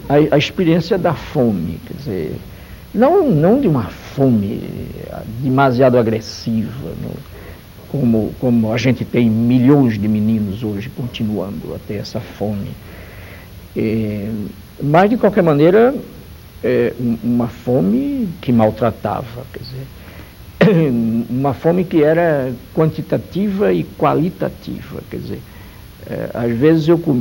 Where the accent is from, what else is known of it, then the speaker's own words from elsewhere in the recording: Recife, Pernambuco, Brazil; born there; eu nasci no Recife há muito tempo atrás. Nasci numa família de classe média, bem comportada